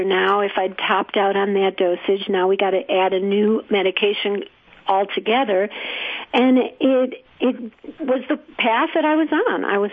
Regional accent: Midwest, United States; you know, I'm from the Midwest. This was not something that I knew a lot about

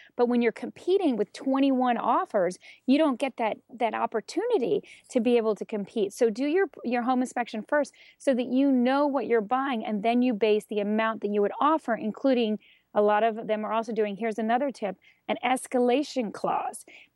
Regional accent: Key West, Florida, United States; I'm actually originally from Key West, Florida

